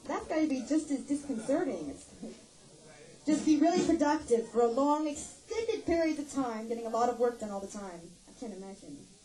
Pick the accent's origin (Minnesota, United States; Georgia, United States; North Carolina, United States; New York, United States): Georgia, United States; Megan and I, we come from Georgia in the States. We're Georgia Peaches, what they call us.